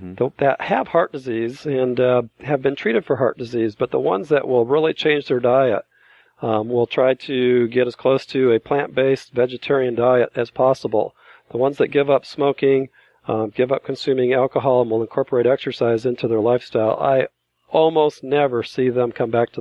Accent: United States; As I'm from European descent and grew up used to this way of thinking that all I could pretty much take over the land and use it for my own resources. But as Americans, we have developed this incredible greed.

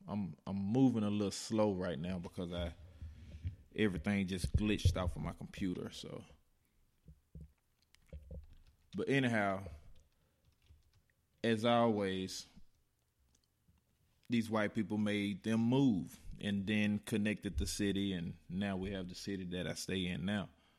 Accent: Chattanooga, Tennessee, United States; This week, I wanted to discuss a little bit about my hometown, Chattanooga, where right after the war, this same thing was happening.

